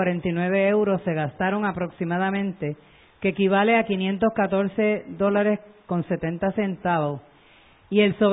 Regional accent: Puerto Rico; usted nunca como puertorriqueño va a decir que algo que le han traído pues no le gustó

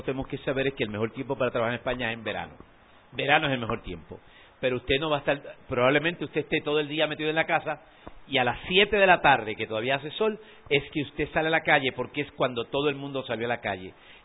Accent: Puerto Rico; a nosotros que somos puertorriqueños, pero que somos en algunas cosas americanos

